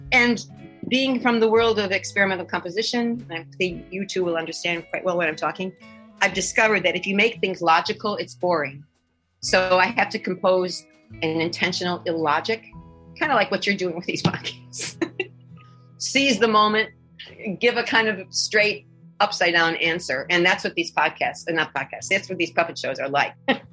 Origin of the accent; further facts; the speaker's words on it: United States; which assured me that I'm American.